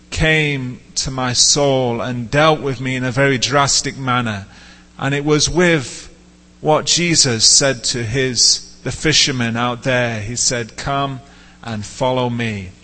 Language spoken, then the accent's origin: English; England, United Kingdom; born there; Pastor Jarvis had mentioned that I was born in England, and that is where I also found the Lord, in the UK.